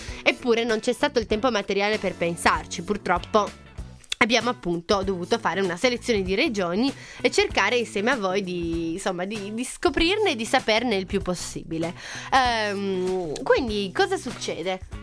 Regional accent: Piedmont, Italy; lei da buona sarda, io da buona piemontesina doc

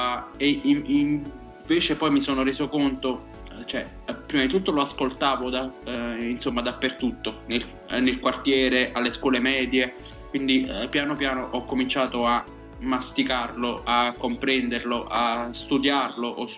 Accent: Naples, Campania, Italy; Io vengo da un quartiere molto popolare di Napoli, che è quello della stazione San Lorenzo Vicaria. È un quartiere soprattutto di mercato

